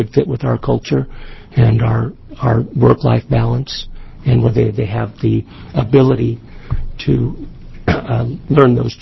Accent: Ontario, Oregon, United States; I was born and raised in Ontario, Oregon, and I've slept the hand lines on the farms that use water from the Snake River

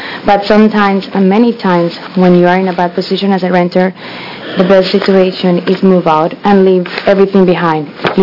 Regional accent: Colombia; English is a second language; now in United States; And is when I moved here from Colombia in 2009, my husband and I, we were sharing a house with another 4 people because we couldn't pay rent.

